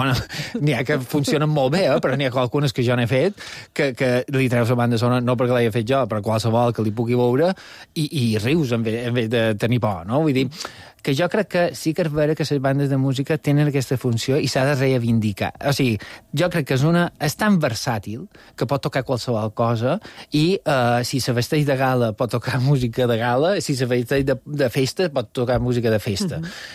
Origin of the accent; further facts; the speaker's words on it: Porreres, Balearic Islands, Spain; jo som de Porreres i som de Mallorca, vagi on vagi.